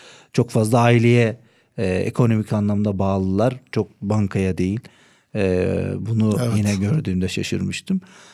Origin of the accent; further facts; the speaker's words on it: Yozgat, Turkey; Ben Yozgatlıyım Türkiye'de.